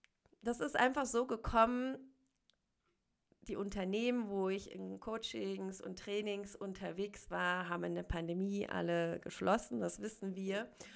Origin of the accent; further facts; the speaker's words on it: Berlin, Germany; Ich habe meine Freunde und Familie noch in Berlin und das wird auch immer mein Heimatort bleiben.